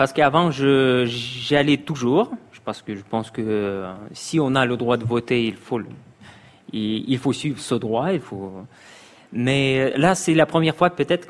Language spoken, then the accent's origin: French; Moscow, Russia; born there; French is a second language; Je suis né à Moscou et j'ai aucun envie de quitter. J'adore notre ville.